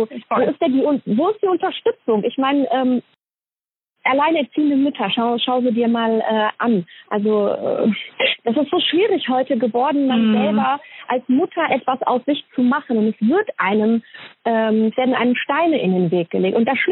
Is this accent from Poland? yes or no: yes; Poland; ich bin Polin